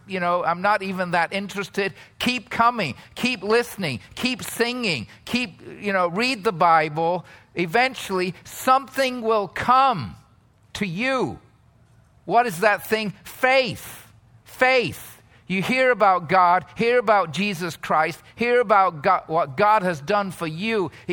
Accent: England, United Kingdom; I grew up in England. I didn't have a choice to go to church. My parents were Christians.

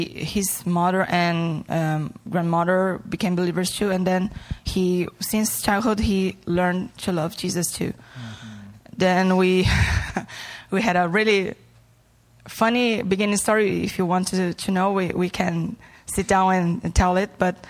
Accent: Brazil; English is a second language; moved away; We came from Brazil to pursue a better life, obviously. Brazil is with a really troubled now, and we really are with broken hearts with that.

